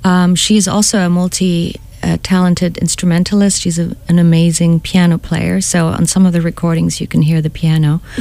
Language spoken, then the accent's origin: English; Switzerland; moved away; I moved from, I'm from Switzerland, so I moved here 20 years ago.